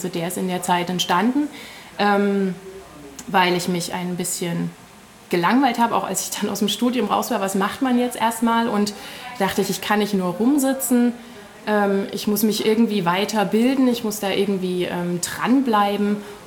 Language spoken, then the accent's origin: German; Königsbrück, Saxony, Germany; now in Leipzig, Germany; Ursprünglich komme ich aus einem kleinen Ort in der sogenannten Westlausitz aus Königsbrück. Also ich bin sozusagen auch in der Provinz aufgewachsen, wohne jetzt in der Großstadt